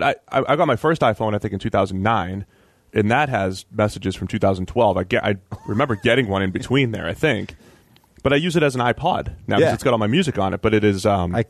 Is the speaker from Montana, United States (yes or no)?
no; Boston, Massachusetts, United States; So I'm not going to trash Dunkin' Donuts. I'm from Boston. I'm supposed to like it.